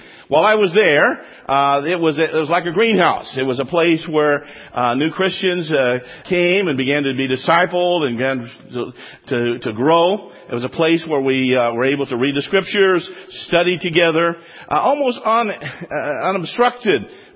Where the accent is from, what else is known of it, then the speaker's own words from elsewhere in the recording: United States; born there; I was born right here in America, but I was also born again in South Korea.